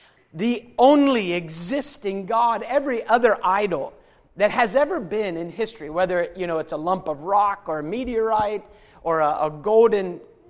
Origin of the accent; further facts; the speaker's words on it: Ohio, United States; Well, I am from Ohio, so they think it's just because I'm a Yankee.